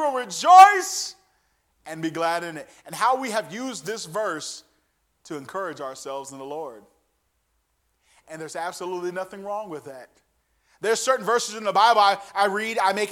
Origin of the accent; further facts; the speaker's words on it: Gary, Indiana, United States; every time I say I'm from Gary, somebody will tell me a story in the church about the time they went through Gary